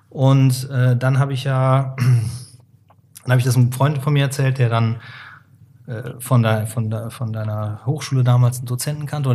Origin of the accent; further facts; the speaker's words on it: Cologne, North Rhine-Westphalia, Germany; Als Kölner war das so...